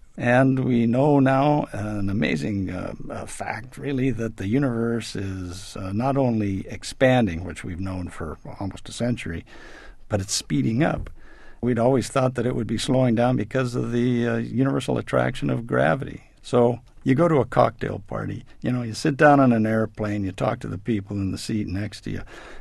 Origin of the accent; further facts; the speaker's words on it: California, United States; I was after the same thing I was after when I grew up in Southern California, got a paper route when I was 12, 13 years old.